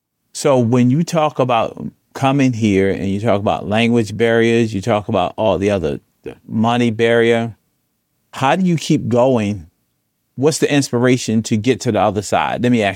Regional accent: United States; And so like some of us, we grew up in America.

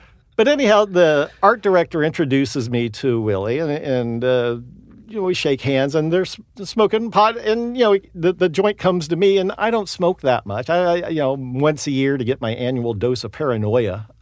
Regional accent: Houston, Texas, United States; I mean, I grew up in Houston, went to film school at the University of Texas.

